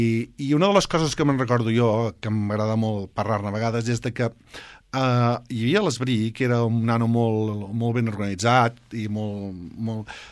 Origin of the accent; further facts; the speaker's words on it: Sant Feliu, Catalonia, Spain; born there; Jo vaig néixer aquí, a Sant Feliu.